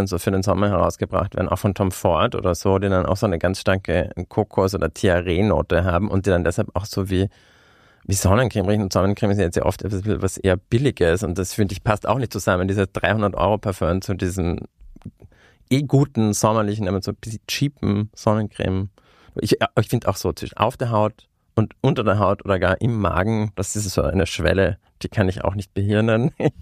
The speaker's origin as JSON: {"language": "German", "region": "Carinthia", "country": "Austria", "said": "weil ich bin ja aus Kärnten"}